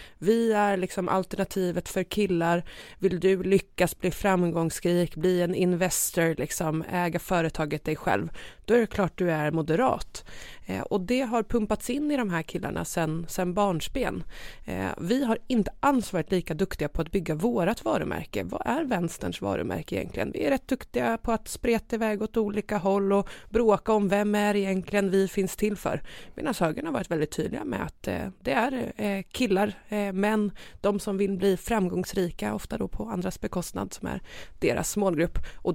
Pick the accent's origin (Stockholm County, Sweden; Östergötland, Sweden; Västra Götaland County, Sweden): Östergötland, Sweden; Gärdala; Jag är från Linköping, eller rättare sagt från Gärdala, som är ett litet samhälle utanför i södra änden av Linköpings kommun.